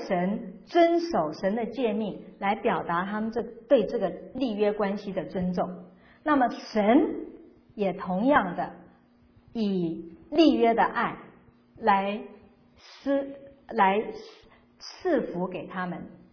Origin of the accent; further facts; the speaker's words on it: China; 言教不如身教，这是我们中国人的话。